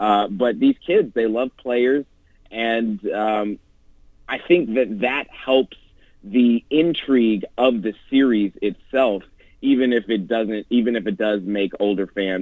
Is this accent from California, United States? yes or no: yes; Oakland, California, United States; I don't understand, because I'm from Oakland.